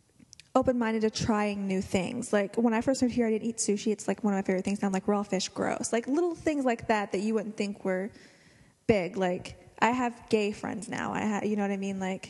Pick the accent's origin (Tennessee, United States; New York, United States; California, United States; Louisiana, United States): Tennessee, United States; I moved here from Tennessee, and I moved out here to go to film school where we